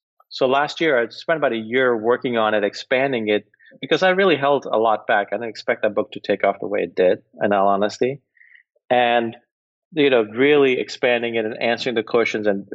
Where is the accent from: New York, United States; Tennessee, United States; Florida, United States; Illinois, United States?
New York, United States; Let's see, I grew up outside New York City with a single mom, two kids, my brother